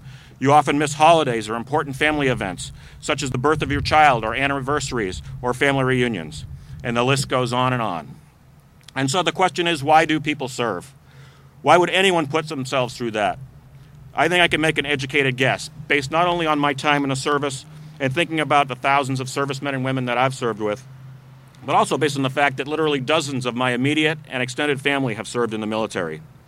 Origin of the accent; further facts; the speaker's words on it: New Hampshire, United States; also born or lived in Schenectady; I grew up in New Hampshire, even though I was born in Schenectady.